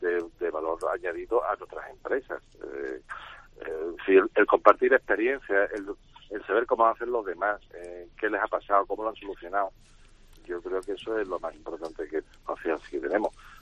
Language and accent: Spanish; Melilla, Spain; Yo soy de Melilla, por eso estoy aquí también.